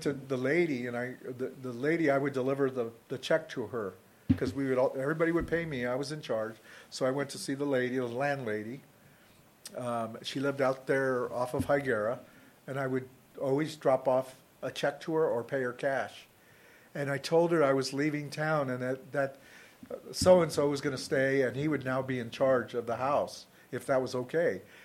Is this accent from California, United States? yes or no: yes; Bakersfield, California, United States; I was from Bakersfield, but we never went anywhere. You know, I grew up with a family of 10.